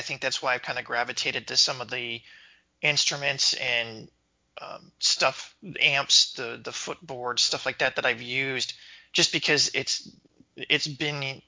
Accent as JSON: {"language": "English", "town": "Spokane", "region": "Washington", "country": "United States", "tie": "born or raised there", "said": "obviously in my hometown here, Spokane."}